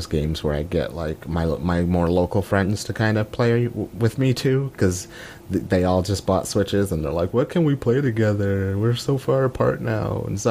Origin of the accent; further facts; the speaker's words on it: New York City, New York, United States; No, I'm from New York City, where we don't know what a tree is.